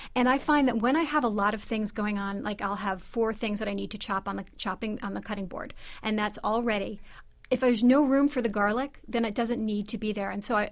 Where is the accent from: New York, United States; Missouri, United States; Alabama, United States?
New York, United States; I try to write all my recipes, not making that assumption, maybe because I'm from New York.